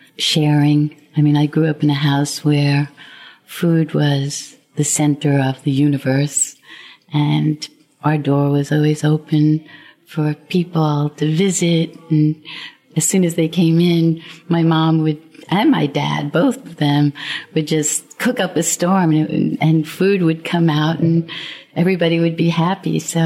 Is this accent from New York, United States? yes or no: yes; New York, United States; I'm from New York.